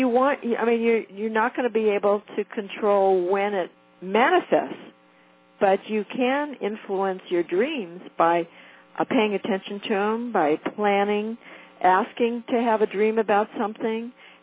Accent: Santa Monica, California, United States; Oh, no, Santa Monica.

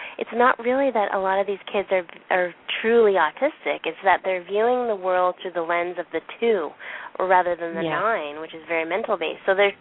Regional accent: Fredericton, New Brunswick, Canada; Well, you know, I came from Fredericton

